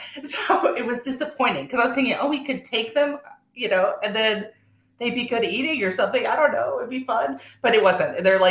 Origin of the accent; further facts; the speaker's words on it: Illinois, United States; also born or lived in Texas; now in Pennsylvania, United States; So one of the ones in Pennsylvania, so I was originally from Illinois, so shout out to Three Fires. I saw a lot of people from there. We were in Northeast Illinois Council.